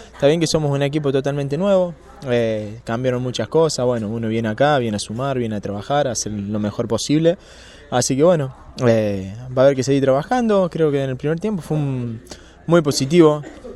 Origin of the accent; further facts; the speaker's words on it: Río Tercero, Córdoba, Argentina; Oriundo acá de Río Tercero.